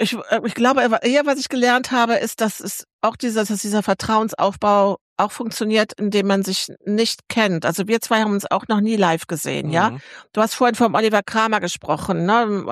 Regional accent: Rhineland, Germany; Ich komme ja aus dem Rheinland

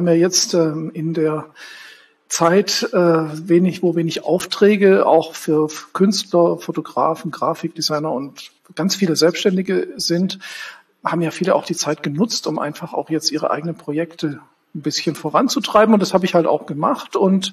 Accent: Stuttgart, Baden-Württemberg, Germany; now in Berlin, Germany; Ich bin ja in Stuttgart aufgewachsen, hatte dort viele Kontakte

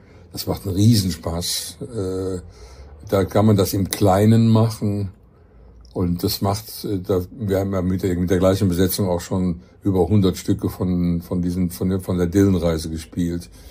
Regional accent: West Germany, Germany; wo man auch als Wessi sich reinversetzen kann

